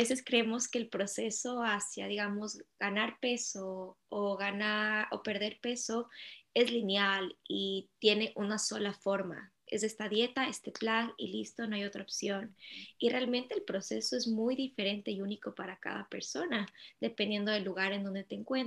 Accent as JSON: {"language": "Spanish", "country": "Ecuador", "said": "nosotros somos de Ecuador"}